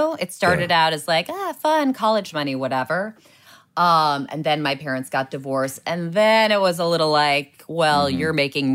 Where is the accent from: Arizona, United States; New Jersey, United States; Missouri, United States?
New Jersey, United States; I'm from New Jersey.